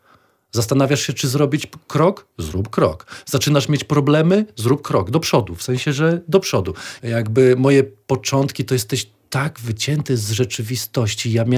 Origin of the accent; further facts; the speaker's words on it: Podlaskie Voivodeship, Poland; Ja jestem z Podlasia głębokiego, jestem z okolic Białegostoku.